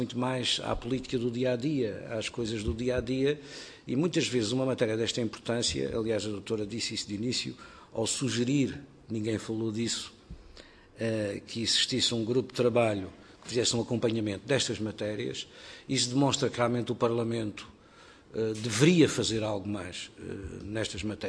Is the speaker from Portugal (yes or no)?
yes; Portugal; pelo excelente trabalho que têm feito, como portuguesa, nestas matérias